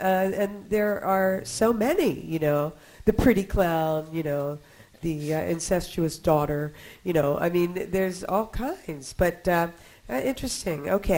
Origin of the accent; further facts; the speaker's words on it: Pennsylvania, United States; Well, I'm from Pennsylvania, and I went to school in Connecticut.